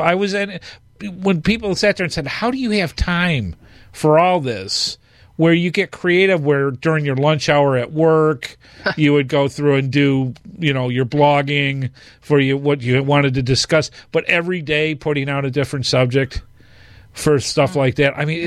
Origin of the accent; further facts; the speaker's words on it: Detroit, Michigan, United States; I'm from Detroit.